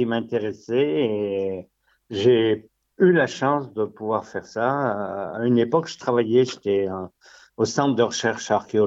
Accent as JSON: {"language": "French", "town": "Limoges", "region": "Nouvelle-Aquitaine", "country": "France", "tie": "born there", "said": "Toute ma famille est du Puy, et moi, par accident, je suis né à Limoges, mais vraiment par accident"}